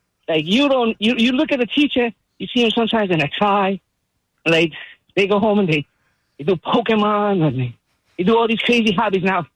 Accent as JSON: {"language": "English", "region": "New York", "country": "United States", "said": "I'm a teacher from New York"}